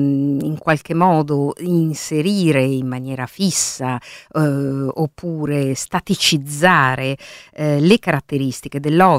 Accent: United States; Io, per esempio, sono cresciuto negli Stati Uniti

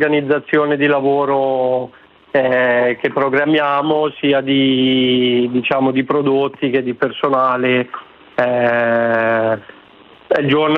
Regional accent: Lombardy, Italy; No, io sono mezzo siciliano e mezzo napoletano di origini, ma cresciuto praticamente in provincia di Bergamo, diciamo.

